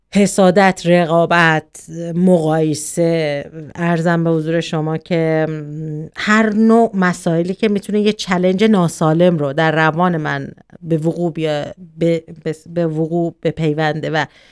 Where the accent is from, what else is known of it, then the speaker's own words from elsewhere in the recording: Iran; moved away; مخصوصا ما که خارج از ایران هستیم به دلیل اینی که مسئله زبان داریم خیلی زیاد، مسئله در واقع زبان مادری داریم